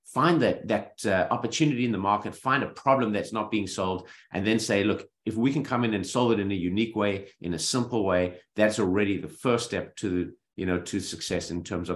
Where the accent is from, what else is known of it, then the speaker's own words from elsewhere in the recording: South Africa; moved away as an adult; also born or lived in Boston; now in United States; I grew up in South Africa and always loved the idea of innovation.